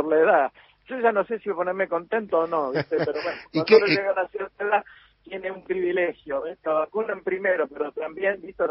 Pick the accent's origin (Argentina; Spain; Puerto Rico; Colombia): Argentina; gran parte de la mirada eurocentrista que tenemos los argentinos viene